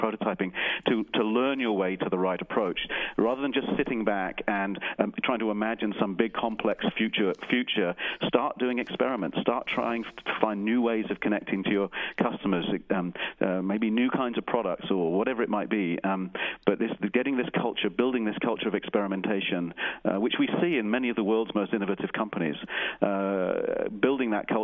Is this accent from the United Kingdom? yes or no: yes; United Kingdom; now in United States; having moved from my home country, the UK, to America